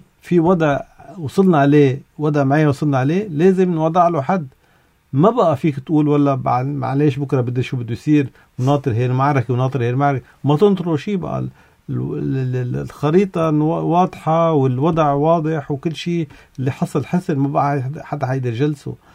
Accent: Lebanon; في محل كلبنانية ما فينا نطلع من بعض.

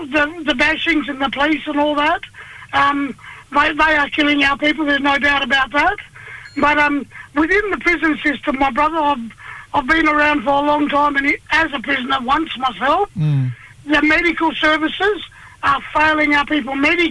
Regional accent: Albany, Western Australia, Australia; from West Australia. I'm a Noongar from Menang, connected to the Menang Willaman mob. of the Southwest down there, Albany, WA.

